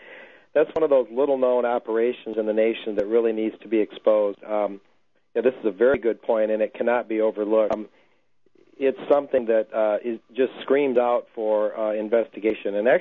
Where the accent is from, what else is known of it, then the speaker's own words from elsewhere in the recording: Michigan, United States; Right now I'm in Texas. I travel a lot. I'm from Michigan originally.